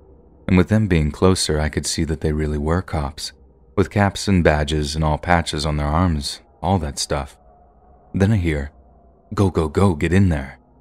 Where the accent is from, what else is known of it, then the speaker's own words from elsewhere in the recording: California, United States; I grew up in Northern California in quite a poor rural area.